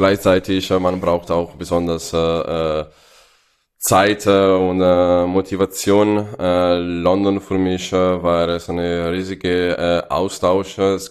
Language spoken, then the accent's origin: German; Lombardy, Italy; German is a second language; also born or lived in United Kingdom; dass etwas wie eine Weinregion in der Nähe, wo nach meiner Heimat in Italien sein würde.